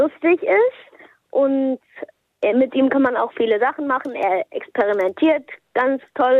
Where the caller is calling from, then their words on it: Neu Wulmstorf, Lower Saxony, Germany; Ich bin aus Neuwürmstorf.